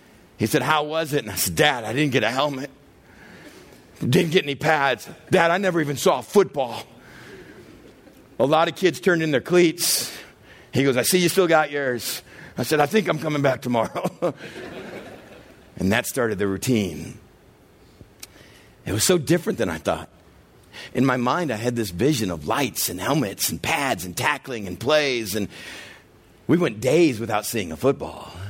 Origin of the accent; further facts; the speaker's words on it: Texas, United States; also born or lived in Waterloo, Iowa; And I remember growing up in Texas, how football was just so awesome. And then for a few years, those 3 or 4 years in middle school, we moved up to Waterloo, Iowa.